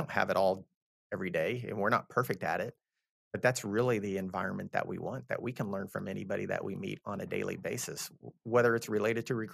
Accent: Texas, United States; I'm from Texas. I'm a Southern guy, you know?

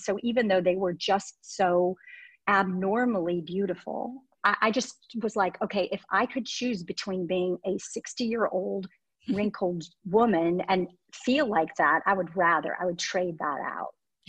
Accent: Dubuque, Iowa, United States; born there; also born or lived in Minnesota / Wisconsin / Indiana / Illinois; Well, I'm from all over. I was born in Dubuque, Iowa. You can believe that. And then moved every about 2 years of my life all over the Midwest. I lived in Minnesota, Wisconsin, Indiana, Illinois. Then my parents moved to New Jersey.

